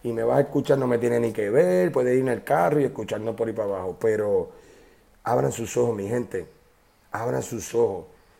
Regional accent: Puerto Rico; ahora mismo acabo de llegar a Puerto Rico, estoy en desempleado, soy un puertorriqueño más desempleado con ganas de superación.

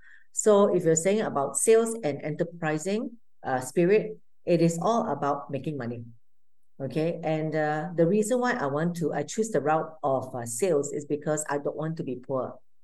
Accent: Malaysia; now in Singapore; So I was living in Thailand for a while. I'm a Malaysian by nationality and now living in Singapore

